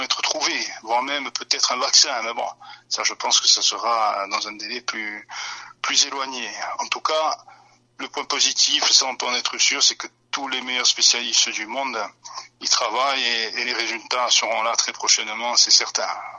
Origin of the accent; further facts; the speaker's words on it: Corsica, France; et ici chez nous en Corse notamment